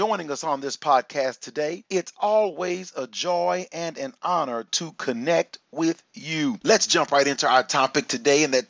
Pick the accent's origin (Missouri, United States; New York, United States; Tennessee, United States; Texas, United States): Texas, United States; when I was a kid growing up in Texas